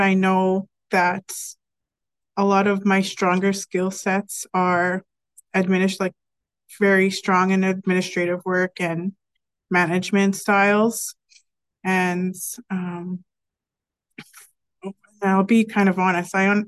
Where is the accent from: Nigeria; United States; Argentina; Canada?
Canada; Manitoba; So I grew up on in Norihouse Cree Nation, which is a semi-isolated reserve